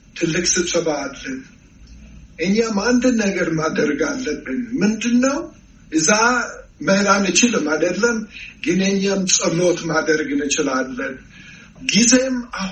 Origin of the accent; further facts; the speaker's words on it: United States; እኔ አሜሪካዊ ነኝ፣ ግን ኢትዮጵያን ሀገር እቆጥራለሁ።